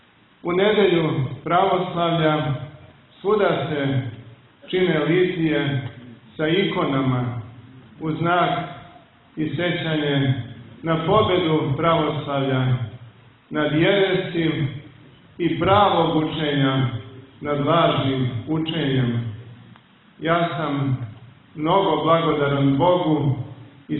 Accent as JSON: {"language": "Serbian", "country": "Kosovo", "said": "Mi koji dolazimo sa Kosova i Metohije dobro znamo"}